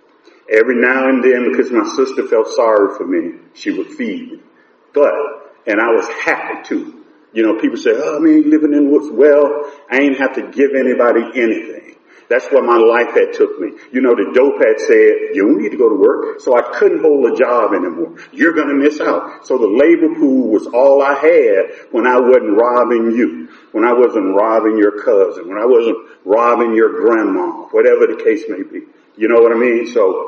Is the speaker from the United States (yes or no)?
yes; Birmingham, Alabama, United States; I grew up in Birmingham, and my dad was a bootlegger.